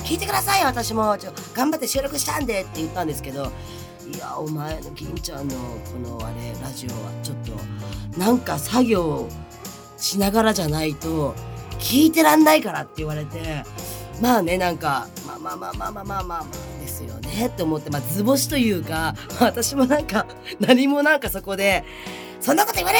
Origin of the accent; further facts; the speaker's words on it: Ibaraki, Japan; やっぱまた地元茨城だから、まあ全然しょっちゅうは会えないけど、会おうと思えば結構すぐ会える距離だけど